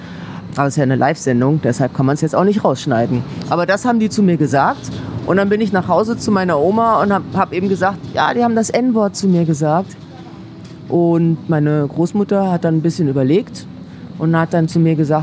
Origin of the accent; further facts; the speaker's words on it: Kassel, Hesse, Germany; Das war in Kassel, in meiner Heimatstadt, ja.